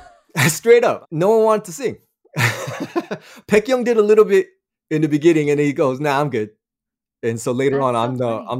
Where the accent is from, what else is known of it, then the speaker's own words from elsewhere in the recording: United States; And when I first got there, you know, I'm from the States.